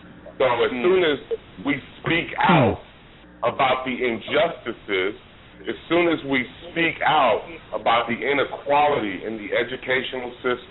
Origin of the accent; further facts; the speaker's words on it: Oakland, California, United States; I just wanted to bring some gravity to the situation, being that I am from Oakland, California, and the Black Panther Party started in 1966.